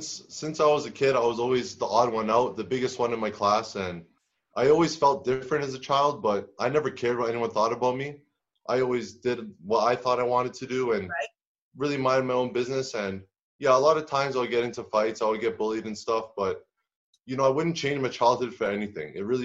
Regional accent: Canada; Well, growing up in Canada, I always loved playing all sports.

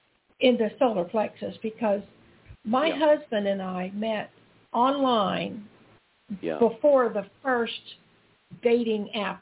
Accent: South Carolina, United States; he was from Florida, I was from South Carolina, and our parents didn't travel in the same circles.

